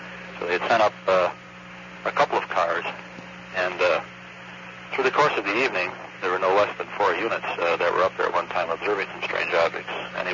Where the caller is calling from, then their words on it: Albany, New York, United States; I'm calling from Albany, New York.